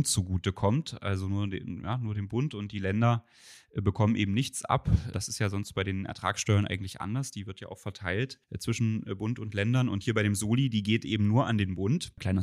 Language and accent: German; Halle, Saxony-Anhalt, Germany; Halle natürlich, ja, das ist ja wiederum meine Heimatstadt